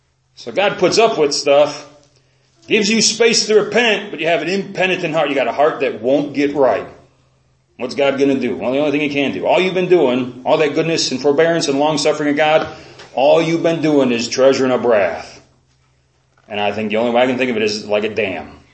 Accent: Chicago, Illinois, United States; I grew up in Chicago, and as a kid, the word we used was faggot.

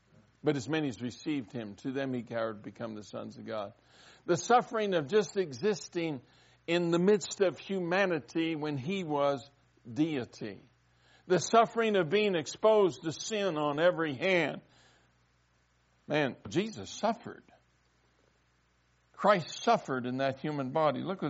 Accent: Colorado, United States; I was born and raised in Colorado. This is the land of my nativity.

